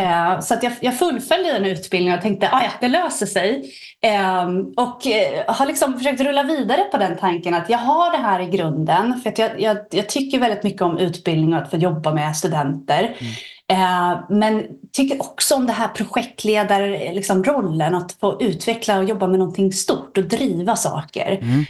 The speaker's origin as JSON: {"language": "Swedish", "town": "Stockholm", "region": "Stockholm County", "country": "Sweden", "tie": "born or raised there", "also_born_or_lived": "Linköping", "said": "jag är född och uppvuxen i Stockholm och flyttade till Linköping för att plugga till gymnasielärare. Så att jag har bott i Linköping ungefär 6 år under min utbildning där."}